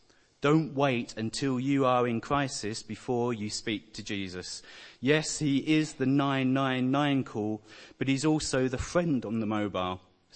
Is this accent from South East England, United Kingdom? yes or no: yes; South East England, United Kingdom; accent: Kent; It made me be unsure of who would take me the way I spoke and might take my accent seriously. A very hard Kent accent at the time.